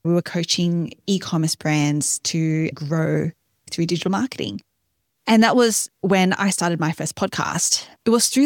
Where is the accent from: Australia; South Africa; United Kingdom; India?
Australia; moved away as an adult; now in United States; I'm based in Texas now. I grew up in Australia.